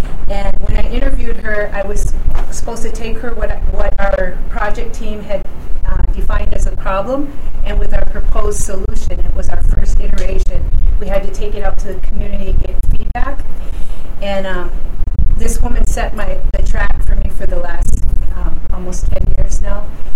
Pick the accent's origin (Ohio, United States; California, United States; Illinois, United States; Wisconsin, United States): Wisconsin, United States; I'm from the Oneida Nation, people of the Standing Stone. Our original homelands are from New York, Central New York, and I'm from Wisconsin.